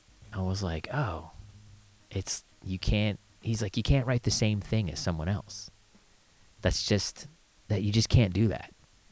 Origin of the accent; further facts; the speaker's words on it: Albuquerque, New Mexico, United States; I'm from Albuquerque. Gray's awesome.